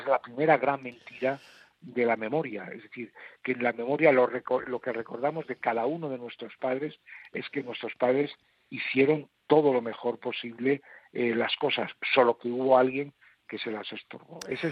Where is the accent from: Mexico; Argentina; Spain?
Spain; León, Castile and León; now in Madrid, Spain; yo he sido de León, más que mi edad, yo he sido de León. No, soy todavía de León.